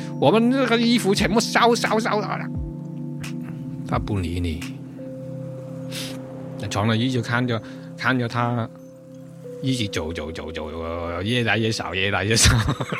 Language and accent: Chinese; Guangdong, China; 我说我是广东人啊，我帮他讲我是广东人啊